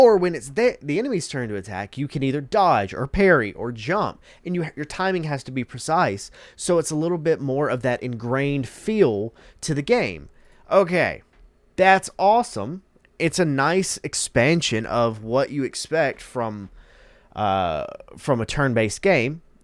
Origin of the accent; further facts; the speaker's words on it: Southern United States, United States; I'm as Southern as it gets. Now, my accent has subsided over the years.